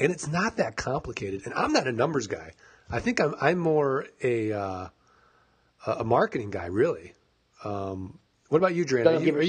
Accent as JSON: {"language": "English", "town": "St. Louis", "region": "Missouri", "country": "United States", "also_born_or_lived": "Kansas City", "said": "I lived in Kansas City, but I'm a Rams fan. I'm from St. Louis."}